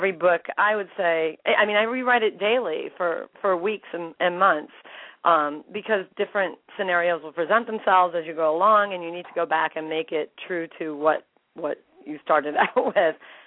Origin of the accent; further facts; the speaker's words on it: Buffalo, New York, United States; I'm signing in my hometown up there on Lake Erie. Trust me, I am used to snow. I grew up in the blizzard belt of Western New York near Buffalo.